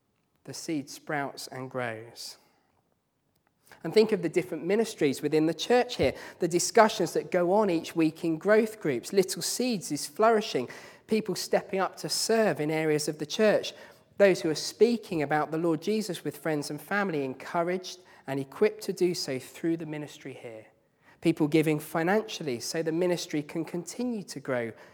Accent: East of England, United Kingdom; Growing up in East Anglia, I remember as a child seeing chaff burning in the fields at the end of harvest time

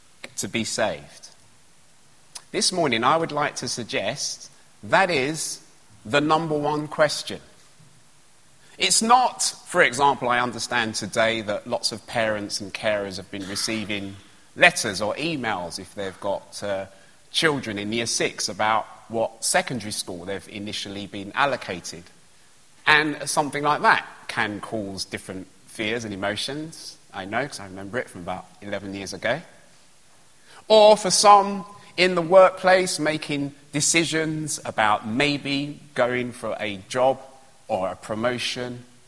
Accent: London, United Kingdom; So when I was at primary school, I grew up in East London.

